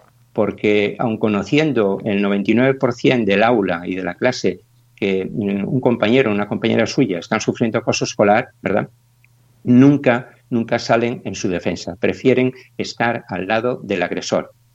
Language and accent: Spanish; Cantabria, Spain; moved away as an adult; now in Galicia, Spain; Aunque yo soy de Cantabria, pues vivo, llevo aquí ya más de 30 años